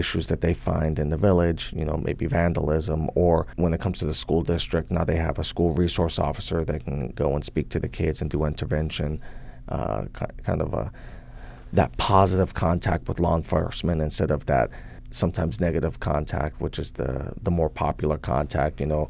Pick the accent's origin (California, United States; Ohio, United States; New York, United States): New York, United States; Queens; now in Alaska, United States; Well, I'm originally a good old Queens, New Yorker.